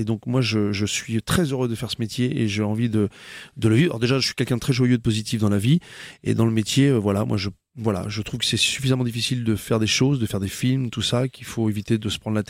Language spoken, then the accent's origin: French; Rouen, Normandy, France; born there; je suis né ici, moi. Je suis né à Rouen. Je suis né au CHU de Rouen.